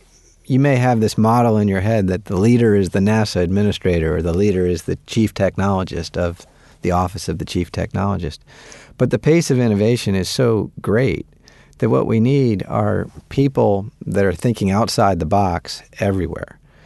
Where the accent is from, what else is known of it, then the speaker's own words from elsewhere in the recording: Maryland, United States; I grew up right outside Washington, D.C. in Maryland.